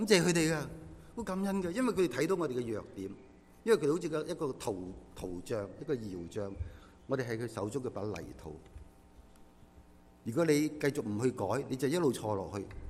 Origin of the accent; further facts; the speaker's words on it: China; 我中国人好中意瓦煲啊、瓦撑啊